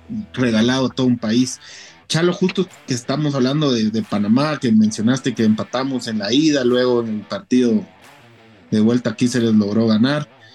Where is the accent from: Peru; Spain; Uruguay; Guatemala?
Guatemala; ahora que en este momento, pues por el tema político y muchas razones